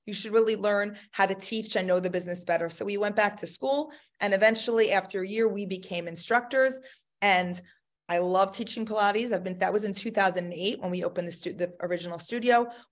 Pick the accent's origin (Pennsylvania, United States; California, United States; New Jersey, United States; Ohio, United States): New Jersey, United States; Highland Park; So I'm from Highland Park, New Jersey, and I know you and I have also spoken that you knew my family way back